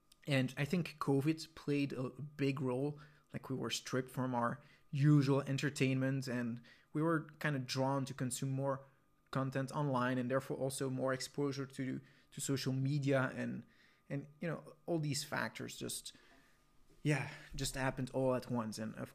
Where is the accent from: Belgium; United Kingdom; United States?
Belgium; and I'm from Belgium, so it's a neighbor country